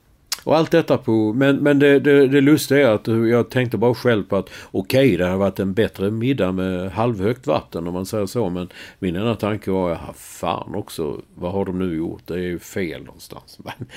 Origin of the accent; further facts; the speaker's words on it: Malmö, Skåne, Sweden; Jag vet faktiskt inte, men när jag var liten i Malmö och växte upp där